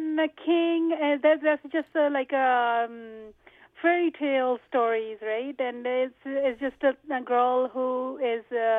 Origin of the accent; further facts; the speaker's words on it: India; English is a second language; now in Canada; Basically, I'm from India, and I have been in Canada from last 25 years.